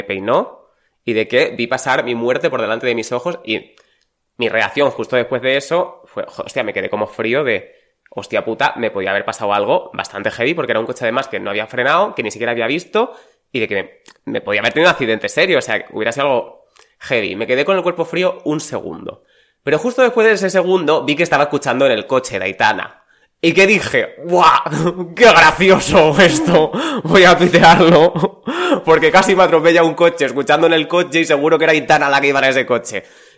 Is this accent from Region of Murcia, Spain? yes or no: no; Extremadura, Spain; yo soy de Extremadura